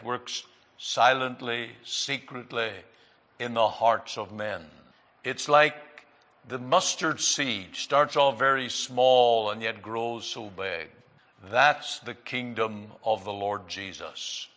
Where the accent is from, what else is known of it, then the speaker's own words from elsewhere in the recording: Canada; not to be even boasting as a Canadian.